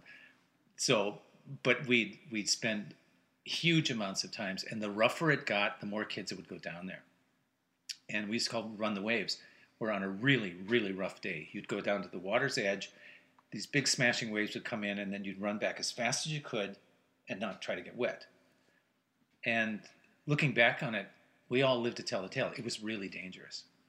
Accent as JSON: {"language": "English", "region": "Minnesota", "country": "United States", "tie": "born or raised there", "said": "So we grew up on Devil's Track."}